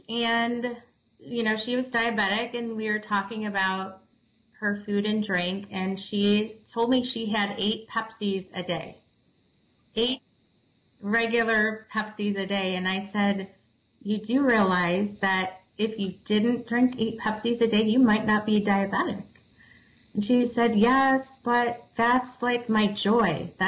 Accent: North Olmsted, Ohio, United States; I grew up in North Olmsted, Ohio, born and raised, Cleveland area, on the west side.

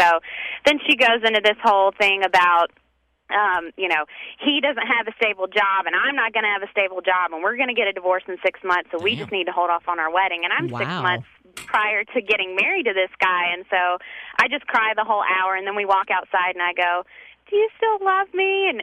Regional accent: the South, United States; I'm very much from the South.

